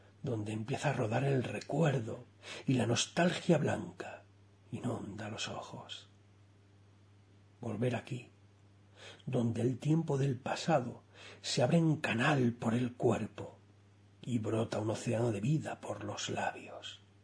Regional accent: Alpera, Castilla-La Mancha, Spain; Alpera es mi pueblo de la infancia, mi madre es de Alpera, mis abuelos maternos son de allí. Mis abuelos se vinieron en los años 60

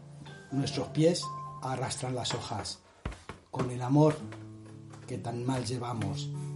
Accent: Aranjuez, Community of Madrid, Spain; yo soy de alguna manera nostálgico y sabéis que soy de Aranjuez

